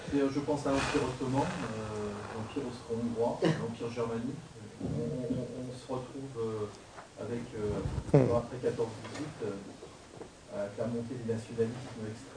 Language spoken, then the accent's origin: French; Trieste, Friuli-Venezia Giulia, Italy; nous sommes de Trieste.